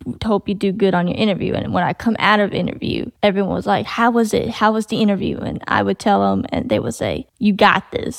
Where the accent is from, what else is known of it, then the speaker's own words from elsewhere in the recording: the South, United States; accent: country; Yes, because when I sing, my country accent tends to come out a lot.